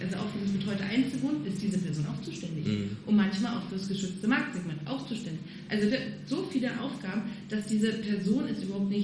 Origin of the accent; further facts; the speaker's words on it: Germany; born there; Ich bin sehr froh, in Deutschland zu leben und geboren zu sein.